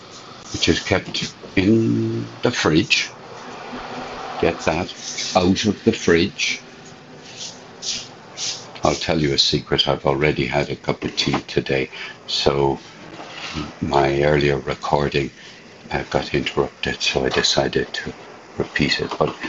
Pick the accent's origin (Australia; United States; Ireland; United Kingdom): Ireland; When I was growing up in Ireland, you never thought of asking somebody, how much milk do you want in your tea?